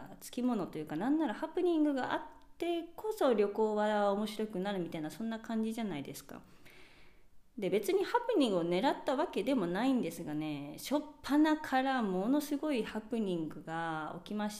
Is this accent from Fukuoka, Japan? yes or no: yes; Fukuoka, Japan; 私が日本人っていうのと、私の地元はまあ詳しいっていうこともあって、福岡いる間はここ行こうねみたいな、そういう提案はしていて、